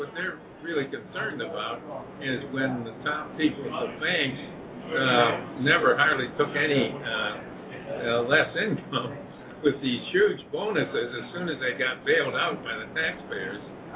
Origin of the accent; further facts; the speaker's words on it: Elkhart, Indiana, United States; like my hometown of Elkhart, Indiana, got a fair chance to get a loan for his small business